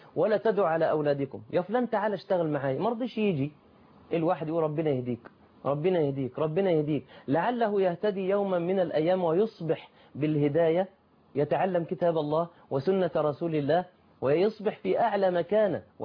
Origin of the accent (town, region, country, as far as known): Mansoura, Dakahlia, Egypt